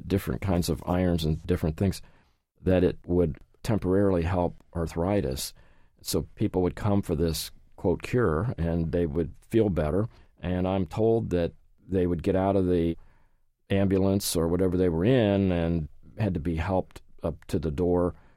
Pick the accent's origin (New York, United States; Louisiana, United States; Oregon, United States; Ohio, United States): Ohio, United States; Hamilton; I'm from Hamilton, so I was interested in one of the prisoners there.